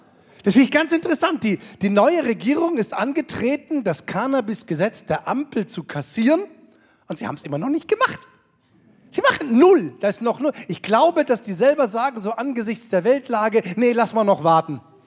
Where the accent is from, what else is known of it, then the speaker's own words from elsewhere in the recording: Bavaria, Germany; gerade in meinem Heimatbundesland Bayern